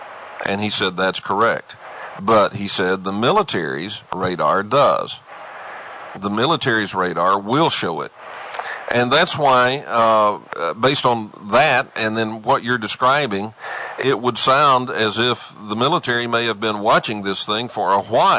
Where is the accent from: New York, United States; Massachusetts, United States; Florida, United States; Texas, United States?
Texas, United States; Look, I was raised in Texas, and so I'm going to use a phrase that you're going to be familiar with.